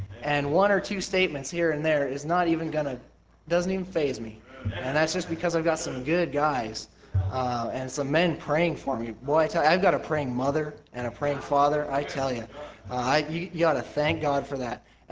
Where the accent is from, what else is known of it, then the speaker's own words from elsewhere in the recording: Canada; but I am a Canadian, and I'm proud to be one.